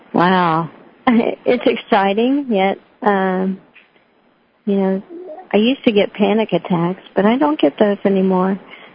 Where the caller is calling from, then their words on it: Westchester, Ohio, United States; I'm in Westchester, Ohio.